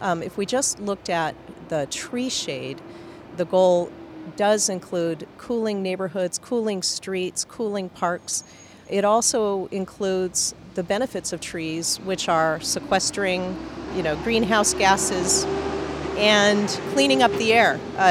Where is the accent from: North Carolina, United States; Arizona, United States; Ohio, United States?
Arizona, United States; Phoenix; And, you know, I grew up in Phoenix, and kids, during the summertime, kids went out and played at night.